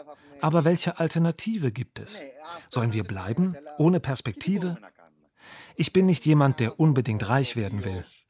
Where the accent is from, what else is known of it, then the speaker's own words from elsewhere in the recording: Greece; Klar, Griechenland ist und bleibt meine Heimat. Und es tut mir weh, dass so viele auswandern.